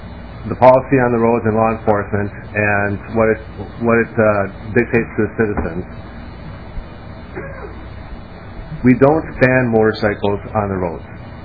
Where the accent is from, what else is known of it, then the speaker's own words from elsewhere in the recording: Prior Lake, Minnesota, United States; I'm from Prior Lake. I've lived in Minnesota all of my life for 42 years.